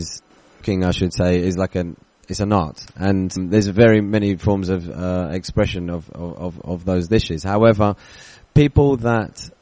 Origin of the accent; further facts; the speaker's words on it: London, United Kingdom; So, yeah, my family come from a line of butchers. I spent a lot of my days growing up in Smithfield Market butcher's market